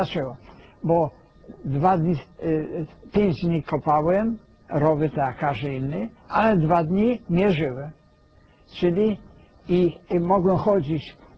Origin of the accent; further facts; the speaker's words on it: Poznań, Greater Poland Voivodeship, Poland; also born or lived in Berlin, Germany; poza tym znam niemiecki. Ja urodziłem się w Berlinie. ale co prawda 3 dni tam tylko żeśmy byli, bo już potem Polska powstała, 1919 rok i do Poznania.